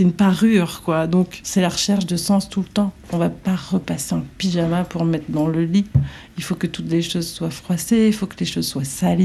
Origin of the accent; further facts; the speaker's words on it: Occitanie, France; Moi, je viens d'Aveyron.